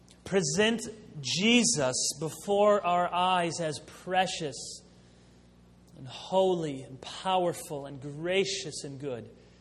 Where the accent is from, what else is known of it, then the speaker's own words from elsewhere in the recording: Jenison, Michigan, United States; that was in August in 2002 at the church I grew up in Jenison.